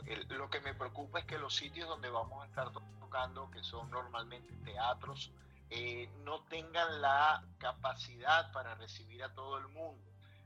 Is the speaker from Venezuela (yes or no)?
yes; Venezuela; como buen latino, buen venezolano, todo lo dejamos para último